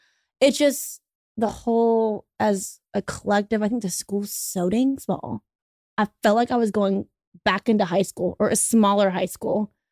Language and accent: English; Baton Rouge, Louisiana, United States; We are both from Baton Rouge, Louisiana. I went to TCU my freshman year of college.